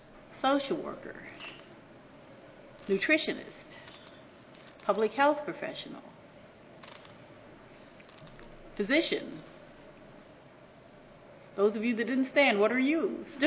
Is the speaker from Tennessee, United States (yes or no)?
no; Alaska, United States; and I'm from Alaska, out of about over 400 federally recognized tribes, about half of them live in Alaska.